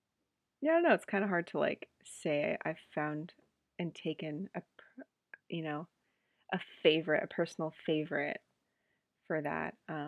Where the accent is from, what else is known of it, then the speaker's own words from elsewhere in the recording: United States; And then with COVID, it's been hard being an American trying to go anywhere outside of the States.